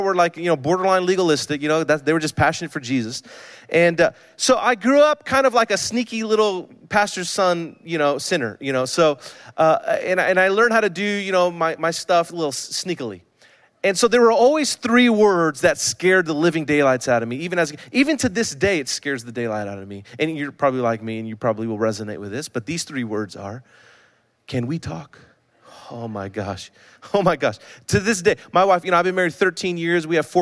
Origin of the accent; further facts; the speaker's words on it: San Francisco, California, United States; So I grew up in the Tenderloin District. Like, all my best friends are in the Tenderloin. My life is in the Tenderloin.